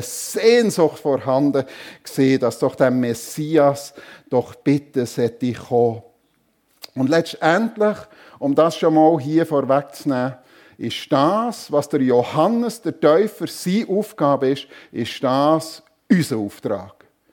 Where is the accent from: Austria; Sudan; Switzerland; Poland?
Switzerland; Oder bei uns in der Schweiz natürlich, da werden Tunnels rausgesprengt, oder?